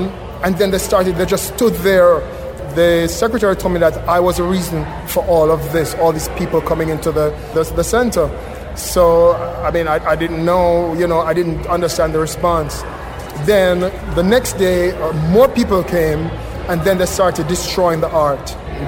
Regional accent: Jamaica; now in United States; I'm an artist born and raised in Jamaica.

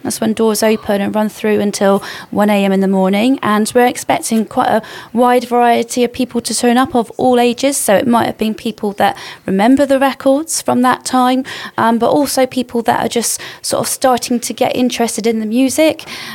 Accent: Bristol, South West England, United Kingdom; I am from Bristol. I was born in Southmead Hospital and grew up in the Kingswood area.

